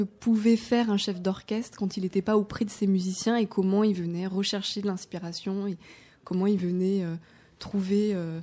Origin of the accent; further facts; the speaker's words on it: Paris, Île-de-France, France; now in Strasbourg, France; Je suis parisienne et voilà. Je suis partie en fait à Strasbourg